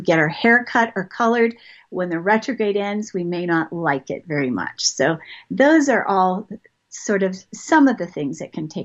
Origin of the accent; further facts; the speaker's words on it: Toronto, Ontario, Canada; moved away as an adult; also born or lived in Montreal / Maryland / England; now in Georgia, United States; So I've moved around a lot. I grew up in Toronto. I moved to Montreal when I was a flight attendant, then Maryland, England, back to Maryland, then Marietta, Georgia.